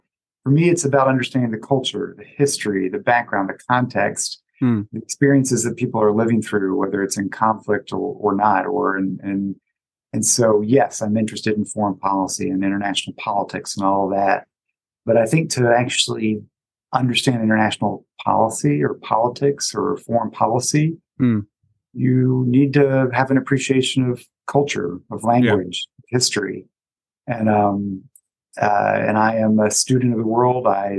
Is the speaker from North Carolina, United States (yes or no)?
yes; North Carolina, United States; And I grew up in the American South, spent part of my time in rural North Carolina.